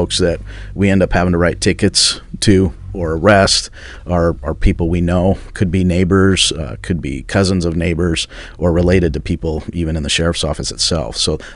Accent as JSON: {"language": "English", "town": "Boise", "region": "Idaho", "country": "United States", "tie": "born or raised there", "also_born_or_lived": "Denver / Spokane", "said": "I grew up in Boise, Idaho, and Denver and Spokane, so I've been from rural areas in the Northwest, basically."}